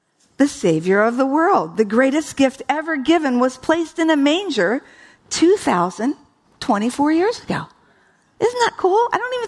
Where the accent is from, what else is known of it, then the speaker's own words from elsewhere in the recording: East Coast, United States; I was raised on the East Coast.